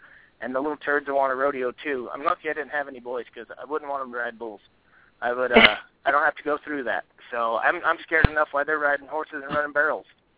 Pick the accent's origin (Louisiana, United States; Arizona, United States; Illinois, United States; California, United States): Arizona, United States; Wickenburg; Well, I grew up in Wickenburg